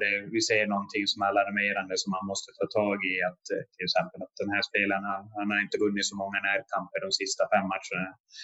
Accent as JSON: {"language": "Swedish", "town": "Haparanda", "region": "Norrbotten County", "country": "Sweden", "said": "Jag kom från Haparanda, hade inte med familjen."}